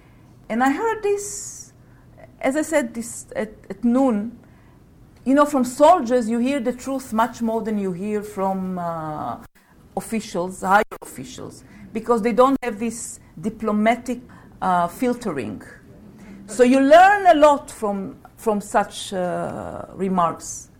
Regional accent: Gaza Strip, Palestine; accent: Gazan; now in Ramallah, Palestine; I moved to Ramallah in 97. I moved to the West Bank from Gaza in 97. And at first I was, a fresh woman there. It was all new to me. I knew Gaza. My accent was Gazan.

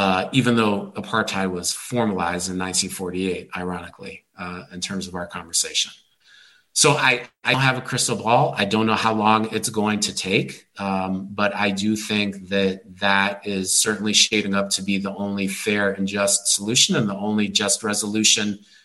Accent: United States; born there; although I was born in the United States, I'm an American citizen.

